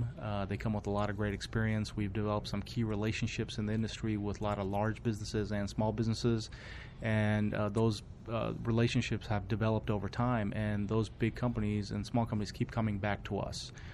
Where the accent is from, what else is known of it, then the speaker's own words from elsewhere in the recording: Maryland, United States; also born or lived in Pearl Harbor, Hawaii; I grew up in Maryland my entire life, except for when I was in the military from 1995 to 2001. I was stationed in Pearl Harbor, Hawaii, and did three tours overseas while I was there.